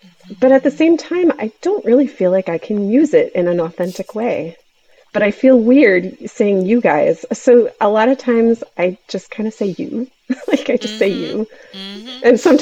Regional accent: Connecticut, United States; born there; And interestingly, I was born in Connecticut, but my whole family is actually from Indiana

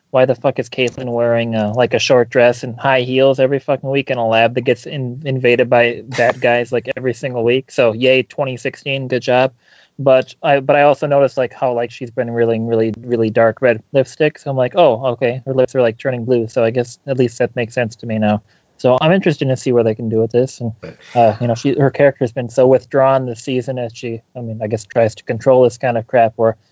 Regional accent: Wisconsin, United States; I mean, I'm from Wisconsin.

